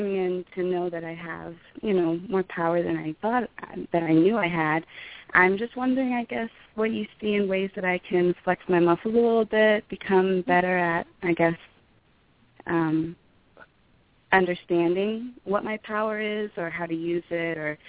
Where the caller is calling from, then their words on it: Boston, Massachusetts, United States; I'm calling from Boston.